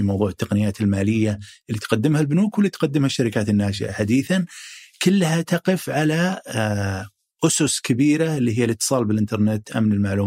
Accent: Saudi Arabia; دخول الانترنت في العالم بعدين عندنا في السعودية

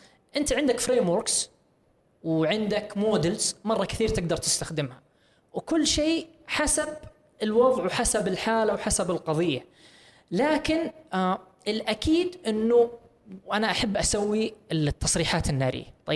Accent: Saudi Arabia; عندنا في السعودية

